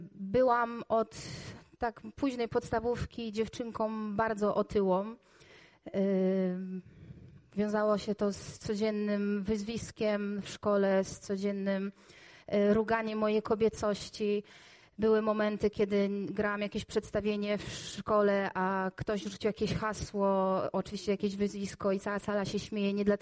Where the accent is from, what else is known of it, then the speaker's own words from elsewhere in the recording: Głogów, Lower Silesian Voivodeship, Poland; jestem z Głogowa, jestem dokładnie ze zboru od Andrzeja Góresza, zbór Słowo Życia